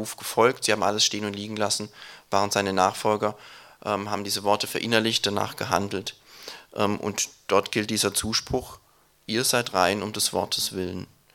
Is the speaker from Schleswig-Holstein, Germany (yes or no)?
no; Baden-Württemberg, Germany; Ich bin im Schwarzwald aufgewachsen, da hat man damit gar nichts am Hut.